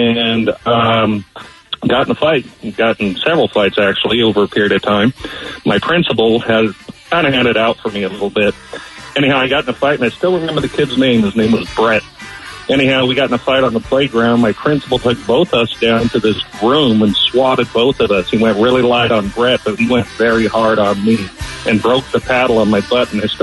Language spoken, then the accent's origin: English; Hawaii, United States; But growing up in Hawaii, I was speaking pidgin, kind of a slang